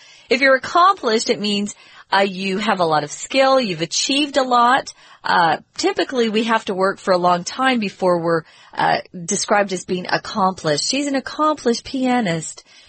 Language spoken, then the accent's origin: English; United States; Now, it's hard for me to say football because I'm an American and we call it soccer.